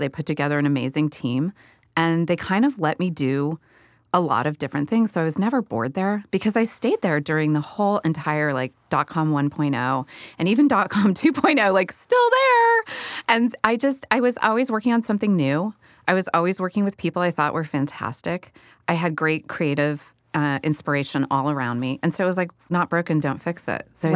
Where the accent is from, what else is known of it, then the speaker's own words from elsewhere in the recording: California, United States; I grew up in the Bay Area